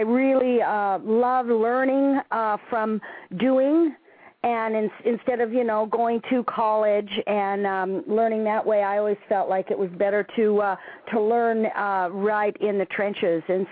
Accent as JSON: {"language": "English", "region": "Nevada", "country": "United States", "tie": "born or raised there", "said": "Well, I was born and raised in Nevada near Lake Tahoe, and I always loved Hawaii Five-0 and those kind of shows, so I had it in my head that I wanted to live in Hawaii my whole life."}